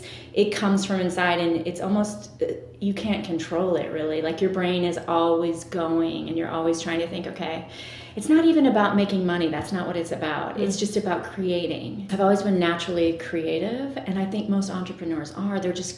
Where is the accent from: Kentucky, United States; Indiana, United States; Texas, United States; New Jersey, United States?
Indiana, United States; I grew up in Indiana.